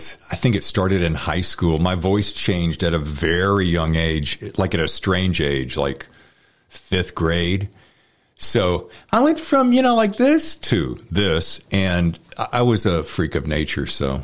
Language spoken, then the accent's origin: English; Virginia, United States; also born or lived in Winston-Salem, North Carolina; Yeah, then grew up in Virginia, but spent a lot of time in Charlotte, which is where my family is now.